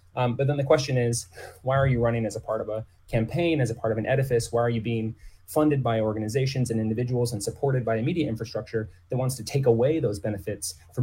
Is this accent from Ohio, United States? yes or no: yes; Cincinnati, Ohio, United States; the house I grew up in Cincinnati was a little bit closer physically